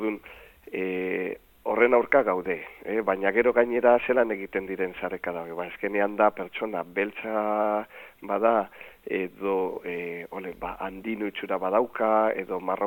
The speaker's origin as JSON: {"language": "Basque", "region": "Basque Country", "country": "Spain", "said": "ez ni nazionala naiz, ni euskalduna naiz"}